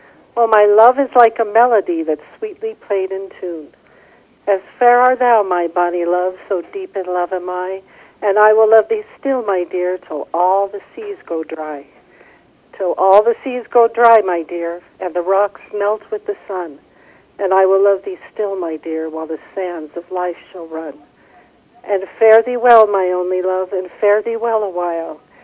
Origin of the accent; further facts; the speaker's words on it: Ireland; simply because I'm Irish